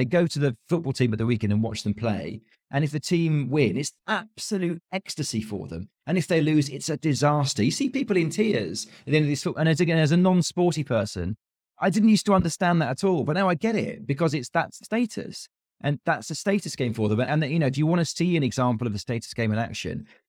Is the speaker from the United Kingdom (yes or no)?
yes; United Kingdom; I'm not patriotic. I'm not proud of being a Brit. I don't care about any of that stuff.